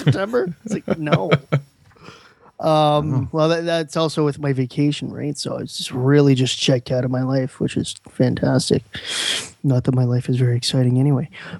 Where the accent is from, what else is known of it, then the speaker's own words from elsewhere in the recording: Canada; as a Canadian going to the States, I used to use the Rogers US plan thing.